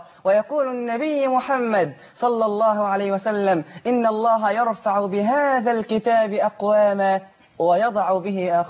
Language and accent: Arabic; Mit El Ezz, Egypt; كتاب قريتي ميت العز